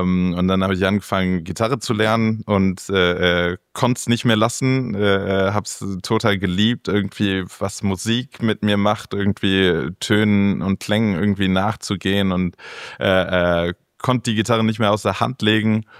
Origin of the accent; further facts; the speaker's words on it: Berlin, Germany; moved away as an adult; also born or lived in Neumünster; ich bin aufgewachsen am Stadtrand Berlin und bin dann hoch nach Hamburg, in der Nähe von Hamburg nach Neumünster, in ein FSJ, in ein freiwilliges soziales Jahr gegangen, dann nach der Schule.